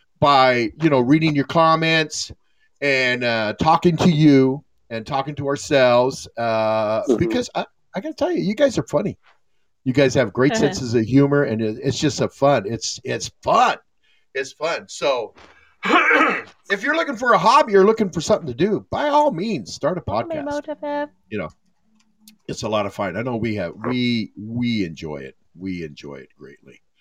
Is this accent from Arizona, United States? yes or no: yes; Tucson, Arizona, United States; growing up in Tucson, and I loved being outside in the sun.